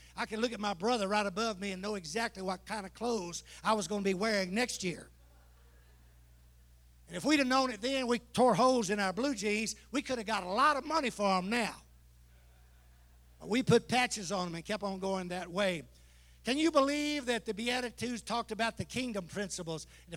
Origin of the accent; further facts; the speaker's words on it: Mississippi, United States; Being born and raised in Mississippi, we have a lot of questions about the Bible.